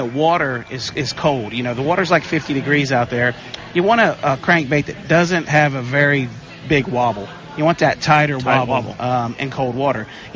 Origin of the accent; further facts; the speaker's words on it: Ohio River, United States; I was born and raised on the Ohio River and, you know, shallow, muddy water fishing all the time, and that's what I grew up fishing